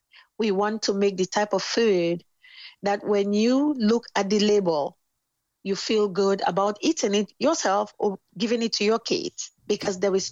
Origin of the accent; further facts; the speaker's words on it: Cameroon; now in United States; You know, and I'm from Cameroon. And we're looking at each other going, this America is something.